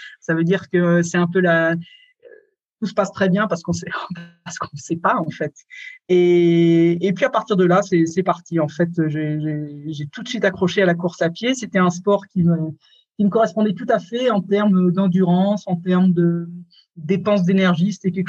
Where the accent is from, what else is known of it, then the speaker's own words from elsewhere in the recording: France; moved away as an adult; je suis partie de France quand j'avais 20 ans. En fait, j'ai terminé mes études à l'étranger et puis je suis jamais repassée par la France vraiment.